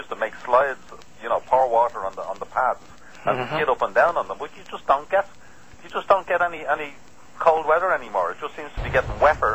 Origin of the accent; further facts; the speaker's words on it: Ireland; being Irish and having kids to Blarney Stone and all